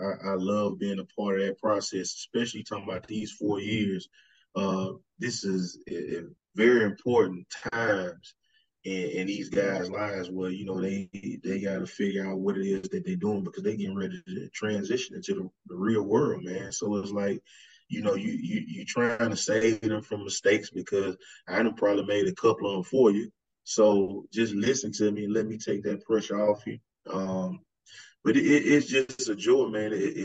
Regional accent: Alabama, United States; I mean, I'm from Alabama. So it was like I went from humid to humid herb.

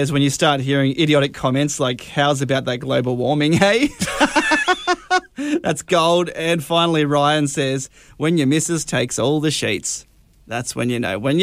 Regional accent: Bombala, New South Wales, Australia; I actually spent part of my time growing up in Bombala, which is not too far from here.

